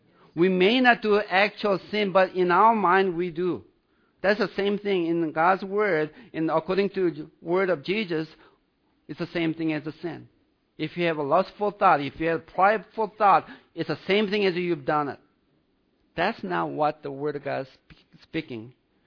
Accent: South Korea; English is a second language; I'm from South Korea.

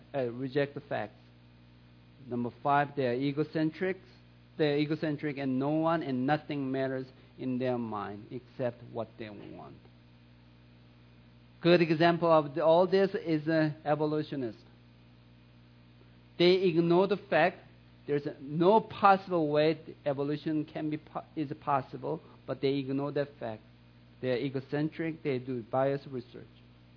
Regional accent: South Korea; English is a second language; See, I came from South Korea.

